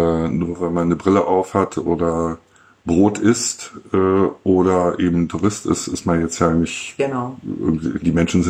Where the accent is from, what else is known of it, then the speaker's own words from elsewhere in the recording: Berlin, Germany; quasi als Berliner meine Stadt zu zeigen